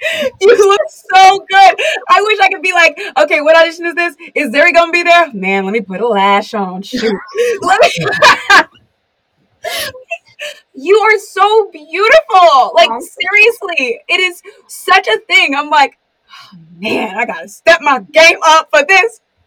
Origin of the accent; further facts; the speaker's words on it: California, United States; And so I'm from California, and I a lot of girls in California, when they show up, they show up.